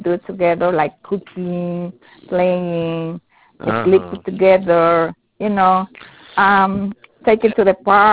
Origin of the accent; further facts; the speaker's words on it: Honduras; English is a second language; now in United States; I'm from Honduras, and I wanted my book be in my country also.